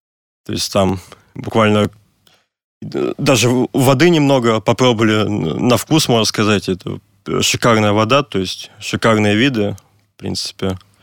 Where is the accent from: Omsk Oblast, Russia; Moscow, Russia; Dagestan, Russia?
Moscow, Russia; now in Krasnodar, Russia; я в Москве вырос, в Краснодаре я относительно недавно.